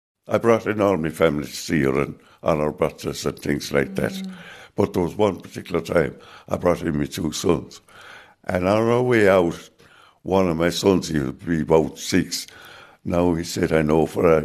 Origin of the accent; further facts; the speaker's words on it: Kilcairden, Ireland; My mother, God rest her, I took her to my hometown to be buried in Kilcairden.